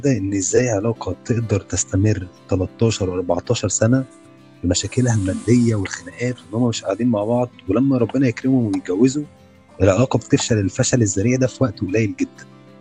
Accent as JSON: {"language": "Arabic", "country": "Egypt", "said": "مشروع الجواز عندنا في مصر هنا"}